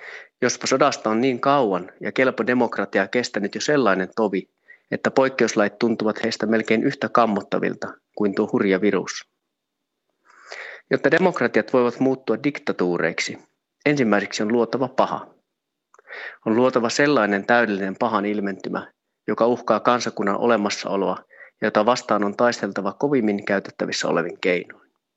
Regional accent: Sweden; now in Finland; Kotimaani Ruotsi on lähtenyt tautia päin toisenlaisella strategialla.

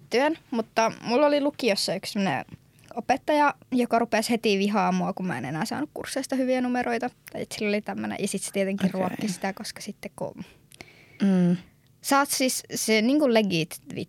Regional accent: Eastern Finland, Finland; kun me molemmat ollaan Itä-Suomesta, niin me ei kuulla sitä edes ikinä täällä

